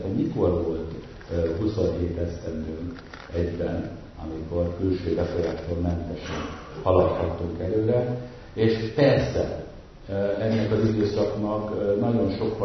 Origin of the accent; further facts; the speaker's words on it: Budapest, Hungary; born there; én már Pesten születtem, de gyerekkoromban mindig határon túl töltöttük